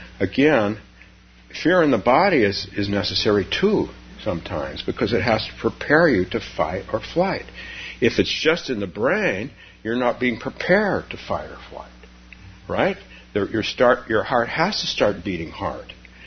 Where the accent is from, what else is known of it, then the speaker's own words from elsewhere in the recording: the West, United States; and I'm from the West, but I'm not from Texas.